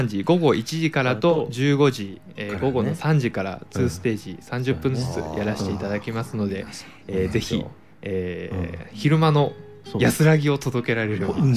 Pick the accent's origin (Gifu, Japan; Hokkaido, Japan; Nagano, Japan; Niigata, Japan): Gifu, Japan; Gero; また岐阜県の下呂市の出身なんですけど